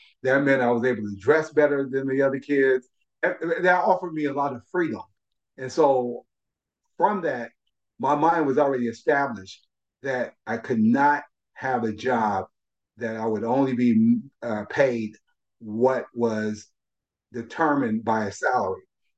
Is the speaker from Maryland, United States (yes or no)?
no; Kansas City, Missouri, United States; I'm from Kansas City, Missouri